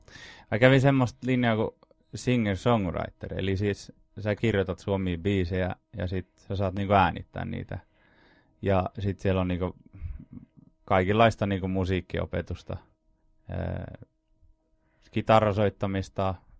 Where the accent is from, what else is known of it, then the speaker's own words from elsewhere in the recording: Södertälje, Stockholm County, Sweden; born there; Mä oon syntynyt Sörretelissä.